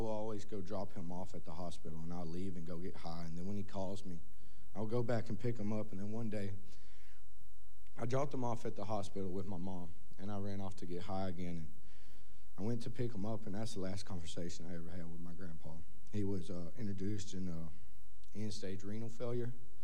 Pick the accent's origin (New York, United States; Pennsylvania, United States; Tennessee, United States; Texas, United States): Texas, United States; Houston; I'm 26 years old, and I'm from Houston, Texas.